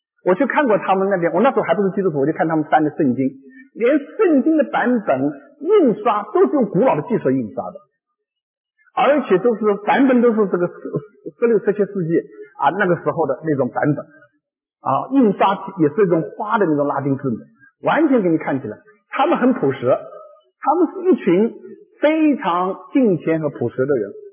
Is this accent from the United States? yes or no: yes; Pennsylvania, United States; 比如说，我们大家知道我在宾州长大啊